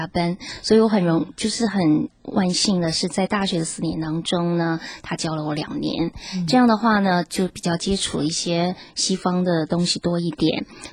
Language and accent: Chinese; Shenyang, Liaoning, China; 我在辽宁省，辽宁省沈阳。从小其实我父母他们就是学音乐的，所以我在这个环境下来成长的。其实从小啊都是接受无神论的教育